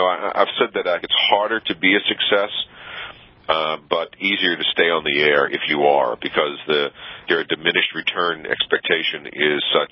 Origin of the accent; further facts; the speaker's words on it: New Orleans, Louisiana, United States; You know, I was a musician in New Orleans as a kid. And when you're born and raised in New Orleans, I think you have to play music.